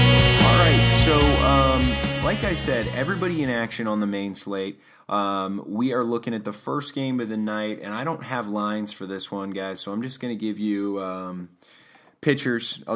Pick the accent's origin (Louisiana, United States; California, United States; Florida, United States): Florida, United States; Tampa; And, you know, I grew up in the Tampa Bay area, so I love to see John Lynch get in there, wheeling and dealing, being successful.